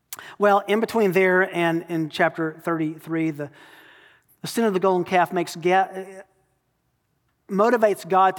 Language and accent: English; Tennessee, United States; I grew up in Tennessee, and where I grew up, there were lots of fields around.